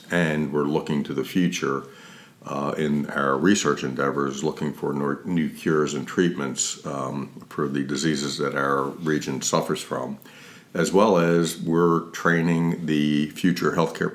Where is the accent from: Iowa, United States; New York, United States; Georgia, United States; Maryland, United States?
Maryland, United States; Baltimore; So I'm from the Northeast. Well, actually, we're below the Mason-Dixon line in Baltimore, but I think that's still considered here in the Northeast.